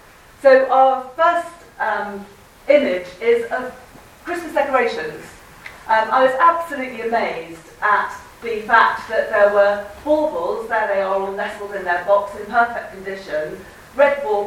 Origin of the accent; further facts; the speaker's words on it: Hull, Yorkshire and the Humber, United Kingdom; When I was a girl growing up in Hull, we lived next door to Mr. and Mrs. Adler.